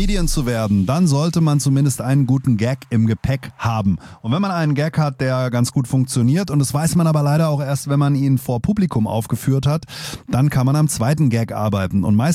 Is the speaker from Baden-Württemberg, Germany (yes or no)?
no; Hesse, Germany; da sind wir Hesse all weg, sind wir all fort